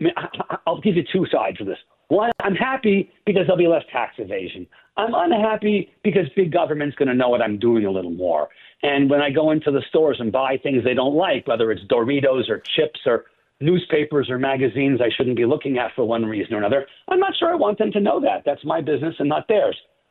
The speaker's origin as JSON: {"language": "English", "town": "Montreal", "region": "Quebec", "country": "Canada", "tie": "born or raised there", "lives_now": "United States", "said": "I have family in Canada. I was raised in Montreal."}